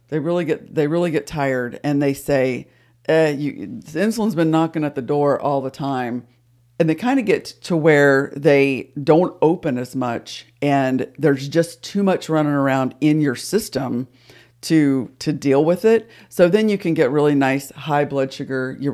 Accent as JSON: {"language": "English", "region": "the South", "country": "United States", "tie": "born or raised there", "said": "Y'all, whenever we were growing up, everything was a Coke. It didn't matter. It did not matter what it was. We're from the South, so I'm just diverging here."}